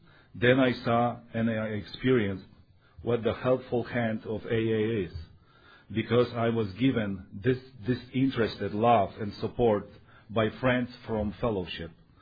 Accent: Poland; English is a second language; I am alcoholic from Poland.

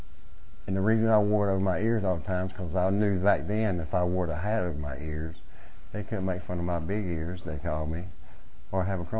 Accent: Lancaster, South Carolina, United States; born there; I was born in Lancaster, South Carolina, and small town

